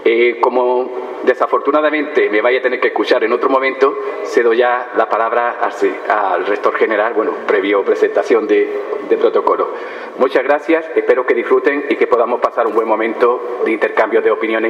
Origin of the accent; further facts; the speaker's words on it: Spain; accent: Spanish; por mi acento distinguiréis fácilmente que soy del otro lado del Atlántico, de España, ¿no?